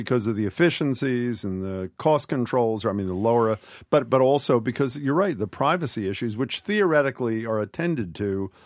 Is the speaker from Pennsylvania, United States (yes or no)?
yes; Philadelphia, Pennsylvania, United States; And you're calling from Philly, my hometown.